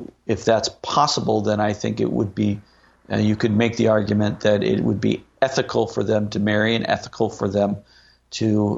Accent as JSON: {"language": "English", "town": "St. Louis", "region": "Missouri", "country": "United States", "said": "really, I'm being from St. Louis, impacted me"}